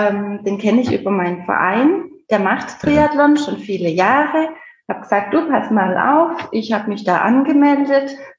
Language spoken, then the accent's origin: German; Heilbronn, Baden-Württemberg, Germany; Also, ich komme aus dem schönen Heilbronn